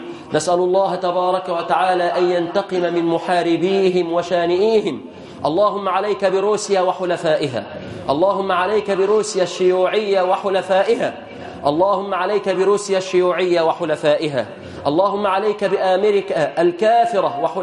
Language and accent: Arabic; Egypt; اللهم احفظ بلادنا مصر،